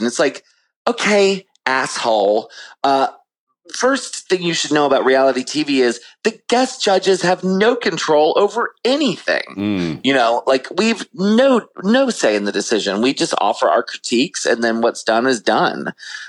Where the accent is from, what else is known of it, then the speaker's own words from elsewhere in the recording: Maryland, United States; well, you know, I grew up in Maryland and this and that.